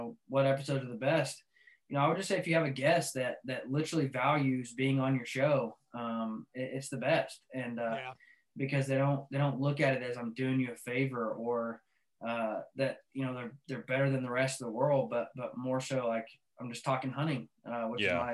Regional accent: Arkansas, United States; I grew up in Arkansas, so I just love his little redneck sayings, man.

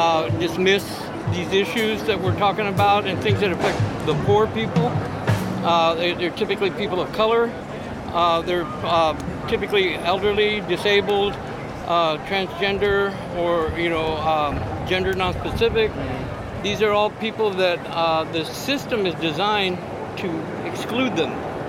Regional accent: San Jose, California, United States; San Jose, California. That's where I'm living.

